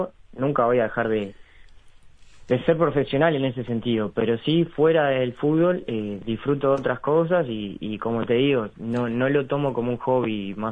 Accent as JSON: {"language": "Spanish", "region": "Río Negro", "country": "Uruguay", "said": "Soy de Río Negro."}